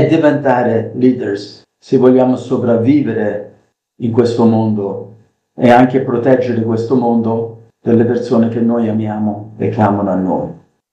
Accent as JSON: {"language": "Italian", "country": "United States", "tie": "born or raised there", "said": "sono nato e cresciuto negli Stati Uniti"}